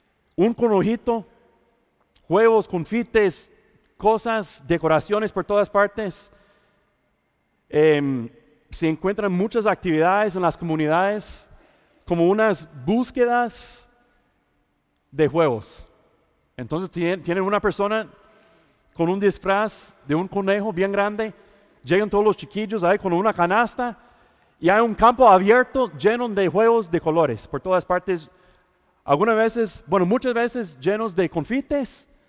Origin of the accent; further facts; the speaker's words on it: United States; Esta época del año, si yo estuviera en mi país, ¿verdad? Si yo estuviera en los Estados Unidos